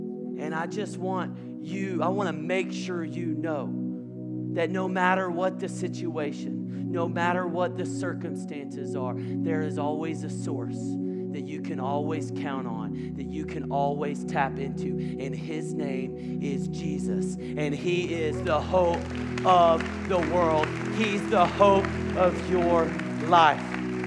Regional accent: Texas, United States; Louis talked about my hometown last week. Dry desert land in the panhandle of Texas.

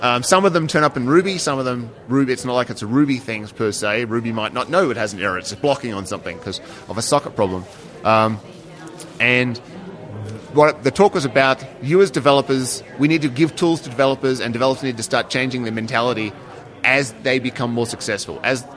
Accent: Australia; I am Australian

